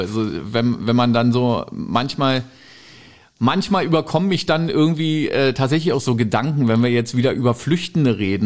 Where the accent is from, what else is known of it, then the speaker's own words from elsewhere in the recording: East Germany, Germany; Also ich bin halt im Osten groß geworden.